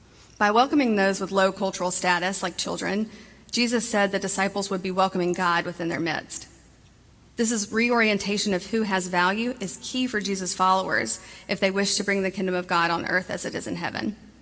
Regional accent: Montgomery, Alabama, United States; I grew up in Montgomery, Alabama, and when I was in sixth grade, I transferred to a new school

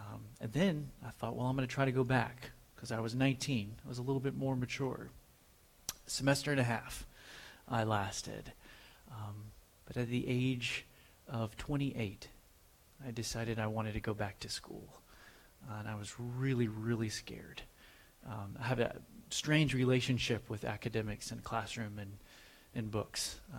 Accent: Nashville, Tennessee, United States; Well, I was born here in Nashville, and I grew up in a pretty large family.

